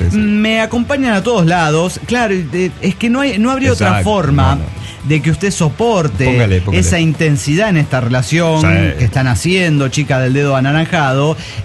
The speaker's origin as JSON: {"language": "Spanish", "town": "Tapachula", "region": "Chiapas", "country": "Mexico", "lives_now": "Axochiapan, Mexico", "said": "estoy viviendo en Axochiapan, Morelos, pero soy de Tapachula."}